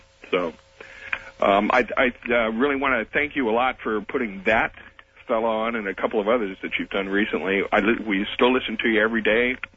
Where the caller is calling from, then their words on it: San Jose, California, United States; San Jose, California.